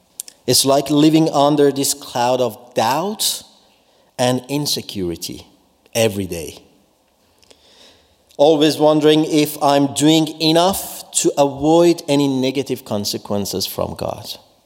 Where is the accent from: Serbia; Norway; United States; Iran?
Iran; I was born in Iran and grew up in a Muslim family.